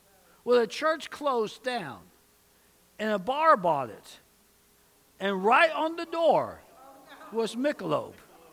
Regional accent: New York, United States; now in Oklahoma, United States; I'm from New York. Even when I'm not in a hurry, I'm in a hurry, you know? I mean, I live in Oklahoma, but I still have a New York attitude.

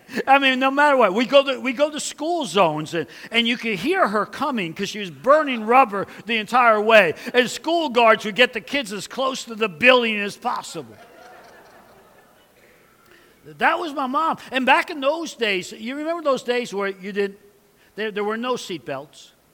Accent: New York City, New York, United States; But I grew up in New York City.

